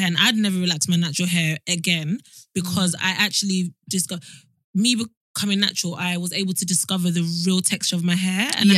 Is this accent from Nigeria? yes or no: yes; Nigeria; So I can't I don't eat British food. I am Nigerian to the core.